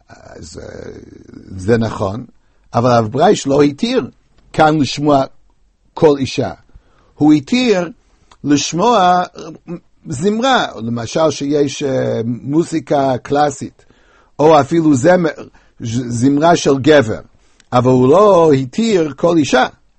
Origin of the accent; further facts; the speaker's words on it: United States; הנושא הזה הוא מאוד מאוד היה חשוב בילדותי בארצות הברית.